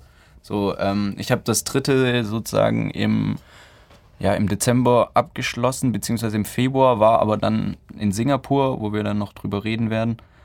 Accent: Unterjesingen, Baden-Württemberg, Germany; Ich komme aus dem wunderschönen Unterjesingen, also direkt neben Tübingen, vorortmäßig.

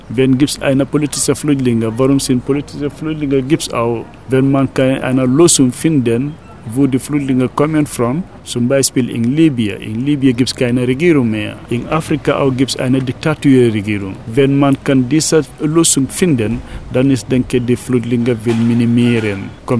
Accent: Gambia; German is a second language; now in Germany; Das haben wir nicht in Gambia. Aber wenn es kommt zu dem Heimatfühlen, meine Heimat ist die beste für mich, egal wo ich hin bin. Weil dort habe ich meine Familie, meine ganze Verwandte, die sind alles da. Ich bin dort geboren, dort gewachsen.

